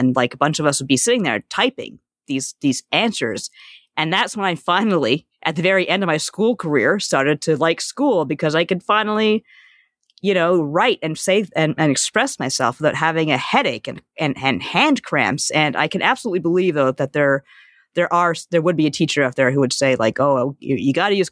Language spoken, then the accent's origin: English; Canada; And as the Canadian, I have to ask, what the hell is junior year?